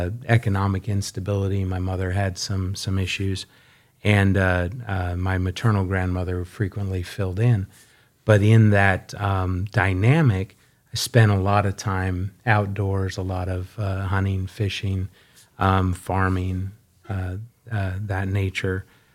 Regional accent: Powell, Wyoming, United States; So, I was born and raised in Powell, Wyoming.

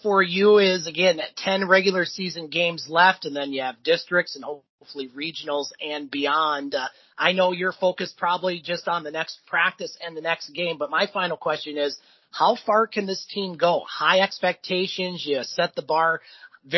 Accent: Sault Ste. Marie, Michigan, United States; from the Sioux, I'm from the Sioux, but always have a soft spot for the folks in Rudyard.

